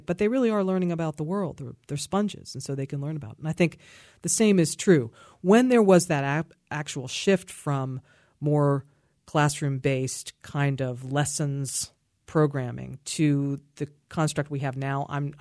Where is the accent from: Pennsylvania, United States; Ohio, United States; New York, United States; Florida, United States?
Pennsylvania, United States; Pittsburgh; as a Pittsburgh native, you know, I grew up in Highland Park, and both of my parents were teachers